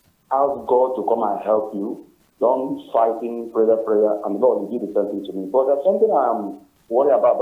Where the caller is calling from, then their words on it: Lagos, Nigeria; I'm calling from Lagos.